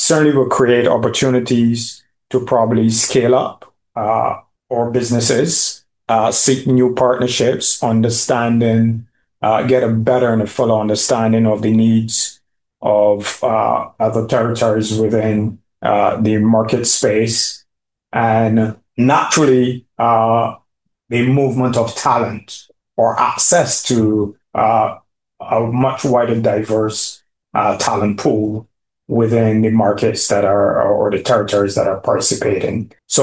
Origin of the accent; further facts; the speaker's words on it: Barbados; specifically for Barbados, my home country.